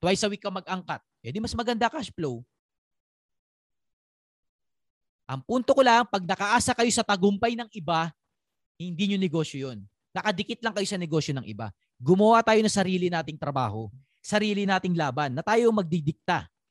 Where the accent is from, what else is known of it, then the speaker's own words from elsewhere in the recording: Bicol Region, Philippines; Ang nanay ko pala, tiga Bicol kasi kami.